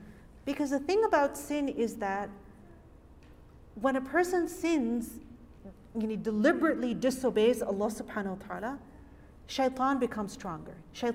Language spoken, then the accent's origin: English; Canada; I'm from Canada, and you know, people really make fun of us Canadians, that we say sorry a lot.